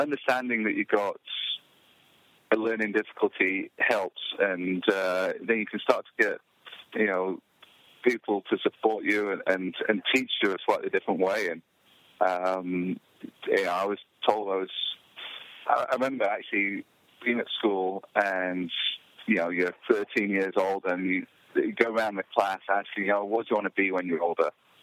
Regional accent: England, United Kingdom; now in Colorado, United States; Yeah, I'm from England. I grew up there.

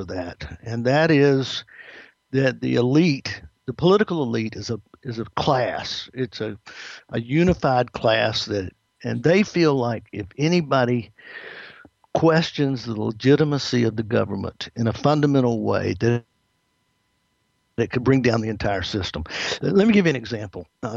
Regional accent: Atlanta, Georgia, United States; born there; Well, I was born in Atlanta, Georgia, and I have a twin sister.

